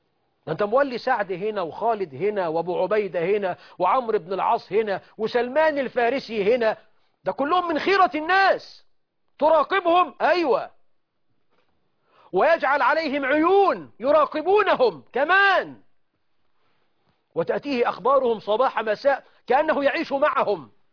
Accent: Egypt

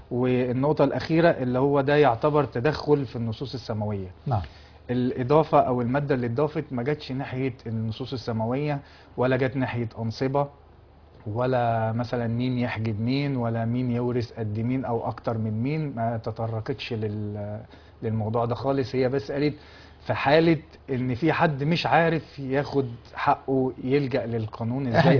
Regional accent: Egypt; هو معروف في القضاء الجنائي عندنا في مصر في القانون المصري

